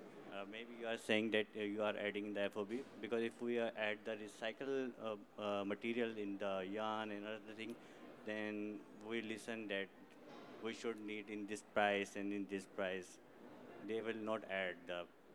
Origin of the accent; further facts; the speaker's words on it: Pakistan; English is a second language; I am from Pakistan.